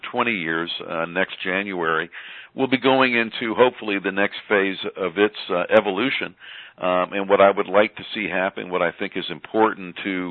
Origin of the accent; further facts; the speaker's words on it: United States; is very important that we as American massage therapists look to the rest of the world